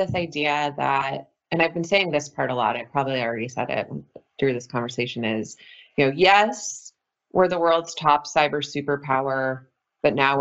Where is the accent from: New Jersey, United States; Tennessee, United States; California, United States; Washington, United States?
California, United States; And growing up in California, it's earthquake drills, and you do it when you're 5 years old.